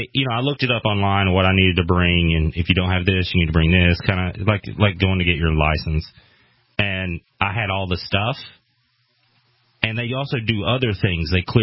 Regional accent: Tennessee, United States; now in Los Angeles, United States; Yes. Well, and by way of Tennessee originally.

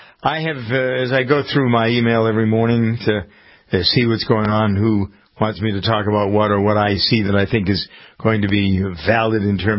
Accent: Massachusetts, United States; You can be sure I'll be rattling around in my hometown and my state. The 23rd of January is the primary in Massachusetts

